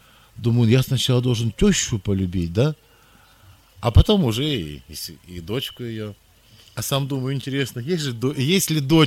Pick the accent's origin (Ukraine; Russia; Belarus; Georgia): Russia; Ural; Я говорю: я с Урала.